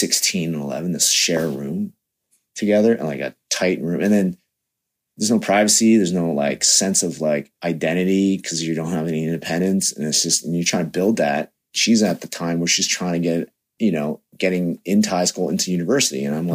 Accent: Canada; Maybe, I don't know if that's a product of growing up in Western society or in Canada

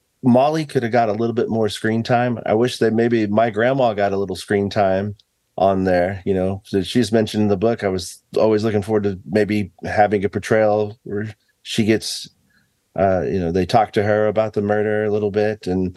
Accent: Fairfax, United States; born or raised there

